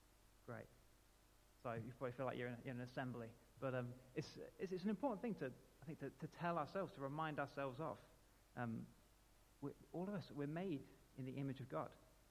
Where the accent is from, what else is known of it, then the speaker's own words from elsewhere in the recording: West Midlands, United Kingdom; now in Hull, United Kingdom; I'm a curate based in East Hull. Although, as you can tell from my accent, probably I'm not from there originally. I grew up in the West Midlands, lovely part of the world.